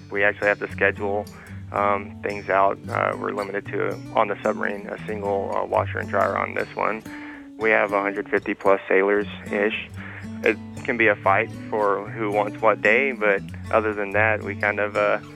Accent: Sanford, Texas, United States; born and raised in Sanford, Texas, small hometown, about 3,636 people

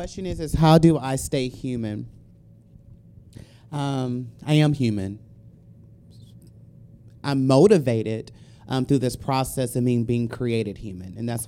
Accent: Dallas, Texas, United States; You know, I'm from Dallas, so I'm used to cold. People here are not used to cold.

